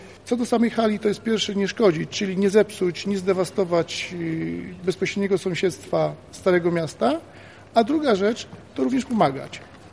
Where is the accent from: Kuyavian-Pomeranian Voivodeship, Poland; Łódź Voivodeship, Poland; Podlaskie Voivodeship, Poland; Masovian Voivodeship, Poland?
Łódź Voivodeship, Poland; Piotrków Trybunalski; now in Łódź, Poland; mieszkam od 20 lat i pracuję w Łodzi, natomiast urodziłem się i pochodzę z Piotrkowa.